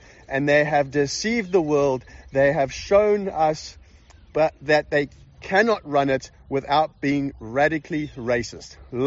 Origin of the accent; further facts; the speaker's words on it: South Africa; now in United States; I come from South Africa. I'm 39 years old, which means I was born during the apartheid era.